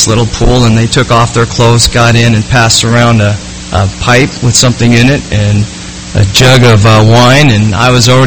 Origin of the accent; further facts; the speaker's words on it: Idaho, United States; I grew up in Idaho